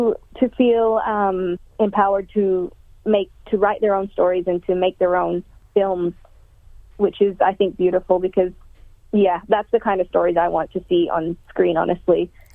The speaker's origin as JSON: {"language": "English", "country": "Australia", "tie": "born or raised there", "said": "even though I'm Filipino and my character's Filipino, I grew up in Australia"}